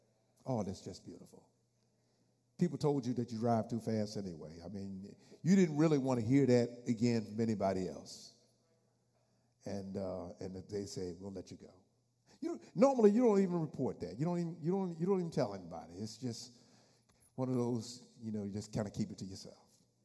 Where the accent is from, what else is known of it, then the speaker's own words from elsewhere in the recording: New Jersey, United States; I told him, I said, I'm from Jersey. I'm going to school in Norfolk. I was at Norfolk State.